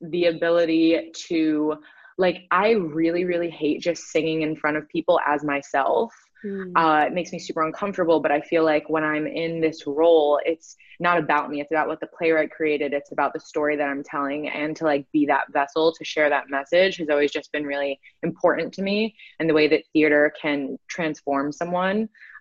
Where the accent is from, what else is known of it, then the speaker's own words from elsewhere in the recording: New Jersey, United States; So I grew up in New Jersey. Both of my parents immigrated to the US when they were kids. My mom was born in Puerto Rico